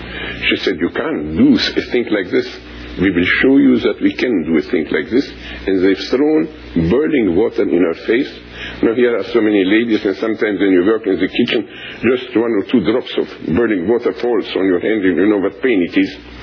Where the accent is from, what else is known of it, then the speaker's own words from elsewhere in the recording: Romania; English is a second language; my country, Romania, has been invaded by 1 million Soviet soldiers. I speak Russian as well as English. You will say as bad as English, but in any case, I speak it.